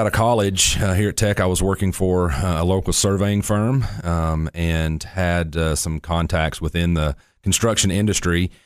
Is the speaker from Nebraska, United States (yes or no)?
no; Franklin, Tennessee, United States; born there; I was born in Franklin, Tennessee.